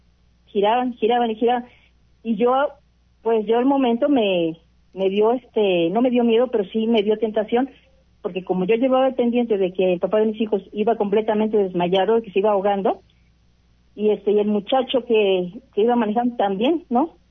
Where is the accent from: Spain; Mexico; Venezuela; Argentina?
Mexico; Xalapa, Veracruz; pues yo soy de Jalapa y teníamos poco de haber llegado a vivir allá